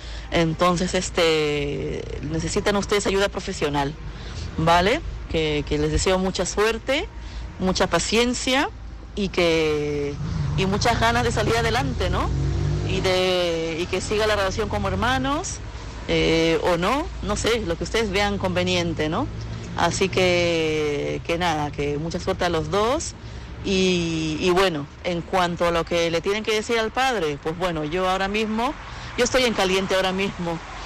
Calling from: Madrid, Community of Madrid, Spain; de Madrid.

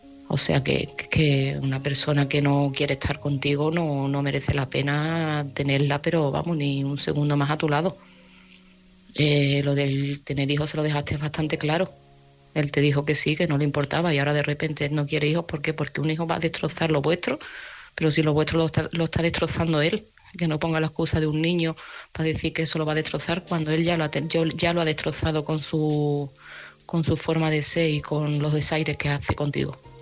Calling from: Seville, Andalusia, Spain; de Sevilla

